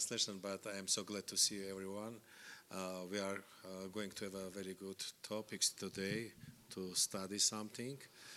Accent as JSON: {"language": "Russian", "country": "Armenia", "tie": "born or raised there", "first_language": "Armenian", "second_language": "Russian", "said": "Я родился, вырос в Армении."}